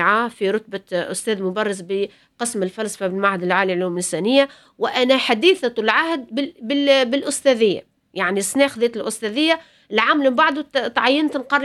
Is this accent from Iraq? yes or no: no; Medenine, Tunisia; أنا تربيت في الجنوب التونسي تحديدا ولاية مدنين، وطرق الشعر بابي منذ كنت يافعة